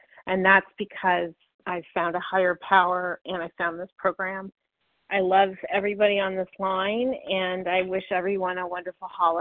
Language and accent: English; Vermont, United States; I'm from Vermont